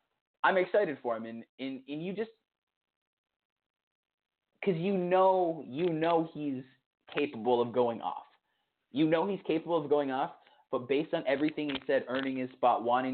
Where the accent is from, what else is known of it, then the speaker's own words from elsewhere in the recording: New England, United States; obviously growing up in New England. You keep an eye on UConn.